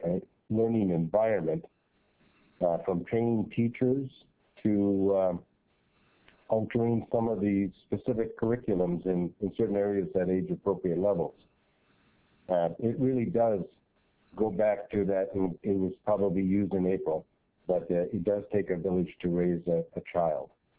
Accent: Nyack, Alaska, United States; also born or lived in Seattle; A little background is that I'm a student of the state-operated school systems here in Alaska, out in western Alaska. We had a one-room schoolhouse out at Nyack. Then I attended middle school and high school in the Seattle area.

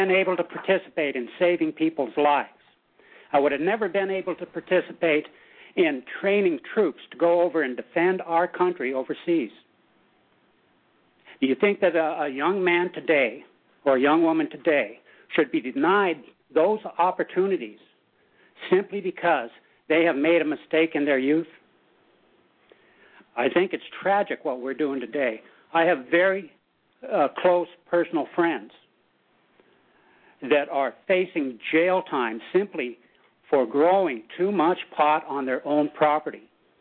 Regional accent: Big Lake, Alaska, United States; I'm from Big Lake, Alaska.

